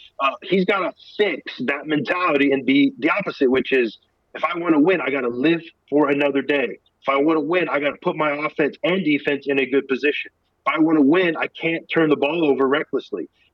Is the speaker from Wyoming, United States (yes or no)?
yes; Wyoming, United States; growing up in Wyoming, Laramie was in my same sports conference in high school.